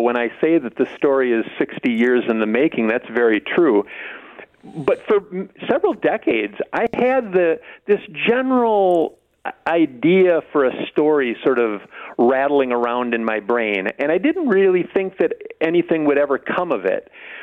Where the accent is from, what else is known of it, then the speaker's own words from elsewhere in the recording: United States; I grew up there. I grew up in Clark County.